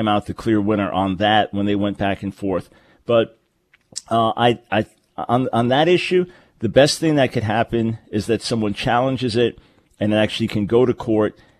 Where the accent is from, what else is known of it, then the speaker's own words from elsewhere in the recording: New York City, New York, United States; I grew up in New York, and it's my favorite city